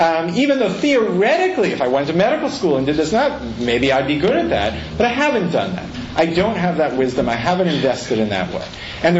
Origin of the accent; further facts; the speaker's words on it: United States; I always felt that most dramatically as an American in Israel